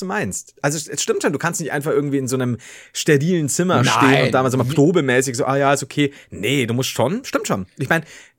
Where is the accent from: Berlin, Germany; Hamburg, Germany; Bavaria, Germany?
Bavaria, Germany; Aber dann werde ich es auch so vorlesen, wie ich es mir als Bayer vorstelle.